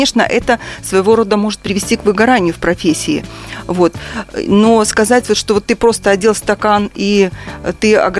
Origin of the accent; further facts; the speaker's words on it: Kirovsk, Mogilev Region, Belarus; born there; Родилась я в Кировске, Могилевской области.